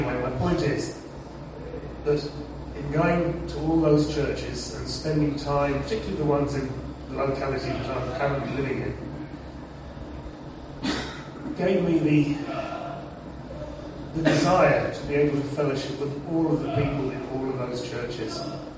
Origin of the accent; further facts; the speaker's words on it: England, United Kingdom; I grew up in England. I wasn't a Christian when I was born. I didn't have Christian parents